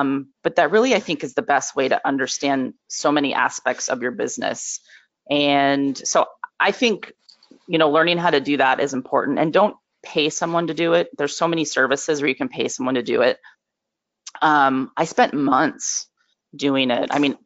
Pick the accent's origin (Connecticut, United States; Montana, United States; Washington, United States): Washington, United States; also born or lived in North Carolina; from 2016 up until I moved away from North Carolina just 6 months ago and am living now back in my home state of Washington